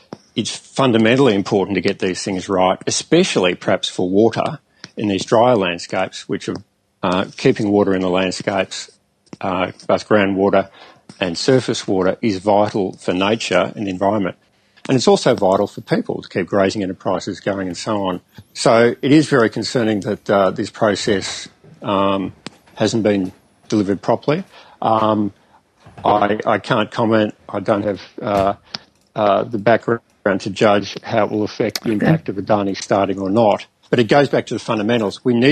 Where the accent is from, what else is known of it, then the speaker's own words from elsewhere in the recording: Queensland, Australia; wherever I travel in Queensland, as a Queenslander